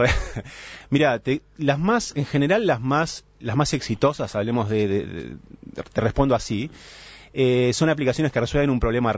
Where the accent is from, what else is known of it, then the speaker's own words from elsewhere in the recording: Argentina; bueno, yo soy argentino